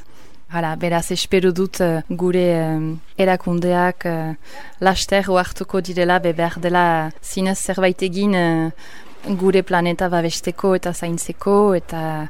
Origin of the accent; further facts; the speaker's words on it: England, United Kingdom; born there; Basque is a second language; moved away; sortez ingelesa naiz, beraz, amak urtetan burasuekin eta izpekin jingira eletara bizitzera, eta ana honditu niz, eta frantsesa ikasi dut, lehenik